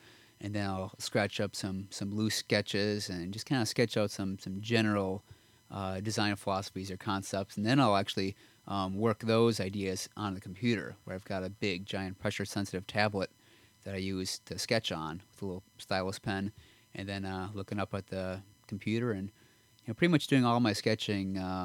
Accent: Milwaukee, Wisconsin, United States; moved away as an adult; now in Detroit, United States; I grew up in Milwaukee, and then I came to Detroit for design school

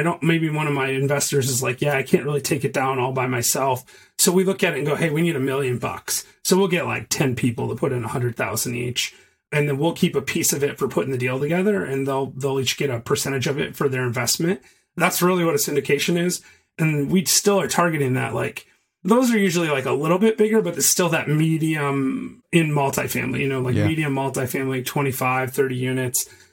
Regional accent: Michigan, United States; now in Chattanooga, United States; Like I invest in Michigan, but I mean, I'm from Michigan.

